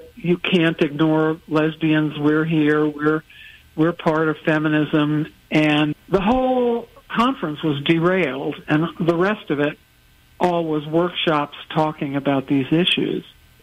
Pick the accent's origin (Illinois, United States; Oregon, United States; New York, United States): New York, United States; I was lucky to live in New York. I am a New Yorker.